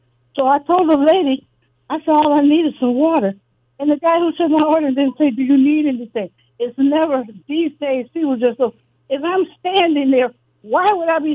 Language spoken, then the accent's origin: English; Battle Creek, Michigan, United States; I'm from Battle Creek, Michigan. But I know what it is to live even rural.